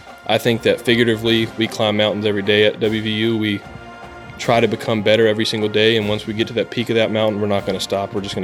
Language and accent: English; Fayetteville, West Virginia, United States; I am a junior accounting major, and I'm from Fayetteville, West Virginia.